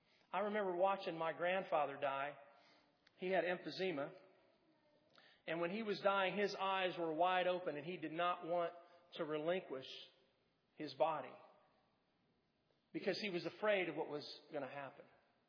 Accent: Kansas, United States; I'm from Kansas. That's not a saying we have in Kansas, but it is in the South.

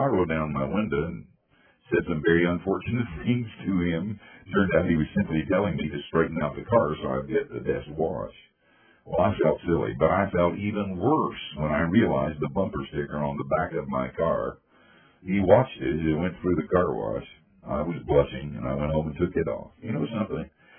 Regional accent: Asheville, North Carolina, United States; I'm from Asheville, North Carolina. Whenever I meet somebody from the mountains of North Carolina, it's like old home week.

